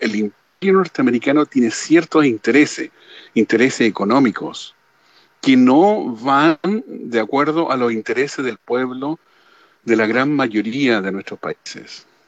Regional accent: Chile; Yo soy chileno y eso es lo que nos ocurrió a nosotros. Cuando entró Pinochet y su dictadura, 1 millón de chilenos tuvimos que salir.

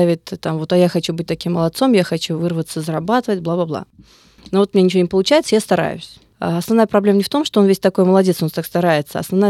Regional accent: Russia; до своих родителей, у которых армянский менталитет, донести то, что я выросла в России со 2 класса.

